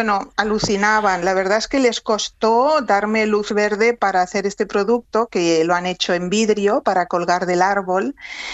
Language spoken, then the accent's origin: Spanish; Barcelona, Catalonia, Spain; me dijeron si quería dirigir este proyecto en mi ciudad natal